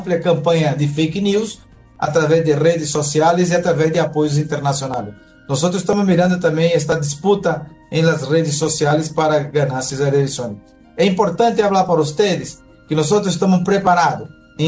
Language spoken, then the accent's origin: Spanish; Brazil; Spanish is a second language; como pueblo brasileño